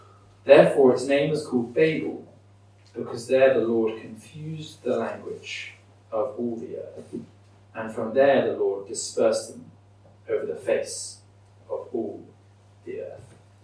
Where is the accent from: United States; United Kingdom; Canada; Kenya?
United Kingdom; England; accent: English; Even in Scotland, my English accent wasn't too much of an issue.